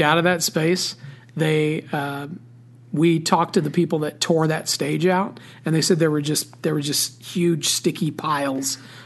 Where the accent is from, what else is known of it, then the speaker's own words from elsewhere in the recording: Indiana, United States; Well, I was still in Indiana. I was in a small town. I went back to my hometown, but I was working at a small radio station, WIOU, Kokomo, Indiana.